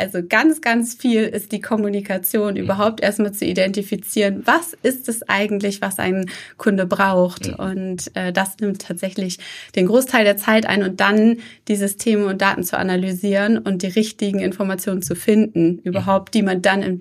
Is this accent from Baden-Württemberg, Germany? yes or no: no; Hamburg, Germany; ich bin geborene Hamburgerin, das heißt, man wächst mit Otto auf.